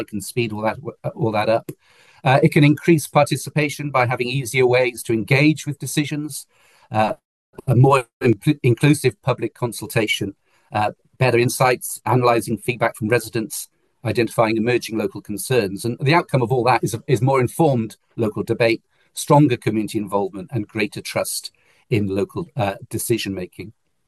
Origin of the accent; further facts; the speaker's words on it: Wales, United Kingdom; I'm fortunate because I'm a Welshman